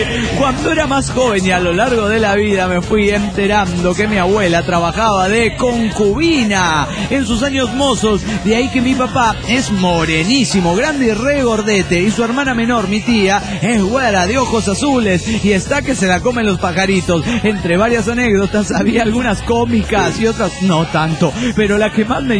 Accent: Guadalajara, Jalisco, Mexico; de Guadalajara.

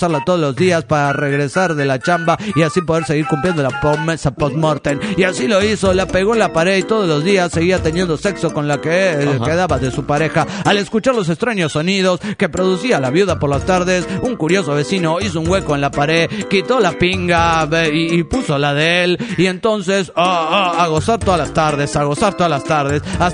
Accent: Guayaquil, Guayas, Ecuador; de Guayaquil, Ecuador

